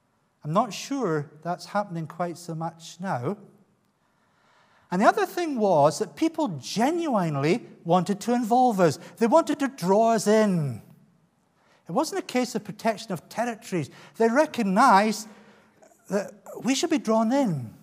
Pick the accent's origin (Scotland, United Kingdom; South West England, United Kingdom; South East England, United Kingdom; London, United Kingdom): Scotland, United Kingdom; I was brought up here in the Highlands.